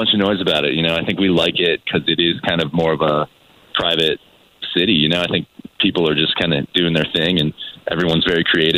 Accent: Fredericksburg, Virginia, United States; also born or lived in Seattle; now in Richmond, United States; I'm from Fredericksburg, and I moved down to Richmond maybe like 12 years ago before I moved to Seattle, and then I just kind of missed it.

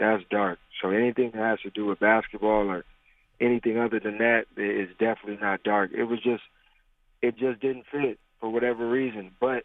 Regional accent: Tacoma, Washington, United States; It's in my hometown of Tacoma, Washington.

